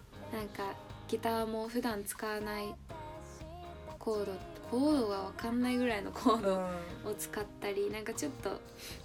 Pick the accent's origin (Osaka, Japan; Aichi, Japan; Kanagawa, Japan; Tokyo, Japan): Tokyo, Japan; Hachioji; 地元が八王子で、八王子歩いてたらなんかいつもと違った景色が目に入ってきて、駅の方で、